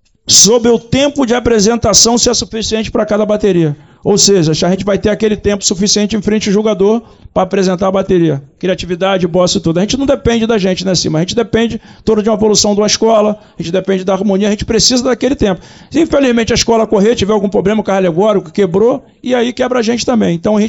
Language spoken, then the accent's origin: Portuguese; Rio de Janeiro, Brazil; Sou cria do Morro do Borel aqui perto, então sou tijucano, como a maioria deve estar aqui também.